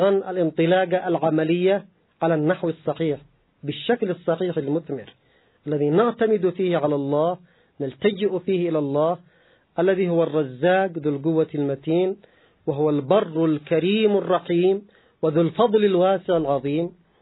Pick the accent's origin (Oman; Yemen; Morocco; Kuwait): Yemen; أما نحن كشعب يمني